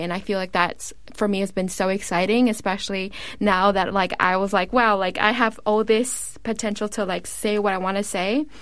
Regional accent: Oakland, California, United States; I'm originally from Oakland.

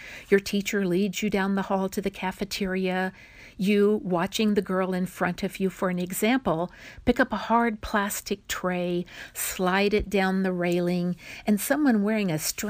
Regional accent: Cimarron, United States; from Cimarron.

